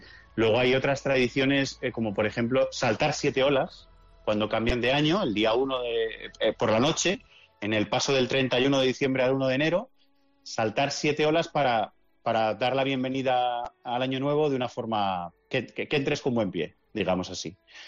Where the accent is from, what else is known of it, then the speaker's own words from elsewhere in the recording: Cuenca, Castilla-La Mancha, Spain; yo soy de Cuenca y las navidades en Cuenca son muy frías